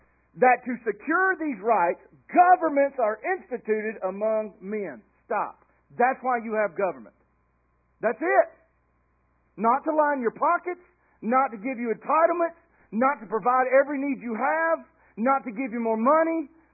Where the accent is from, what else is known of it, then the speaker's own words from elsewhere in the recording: United States; Well, I'm American, right? Can I just get in my car and go? Can I just drive 140 mile an hour? I'm free, America.